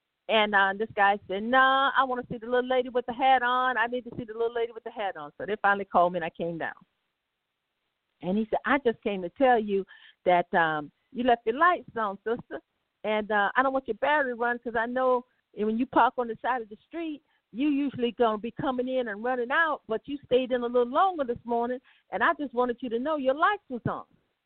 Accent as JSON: {"language": "English", "region": "South Carolina", "country": "United States", "said": "I tell people I'm from South Carolina, and everybody looks to me like my family member."}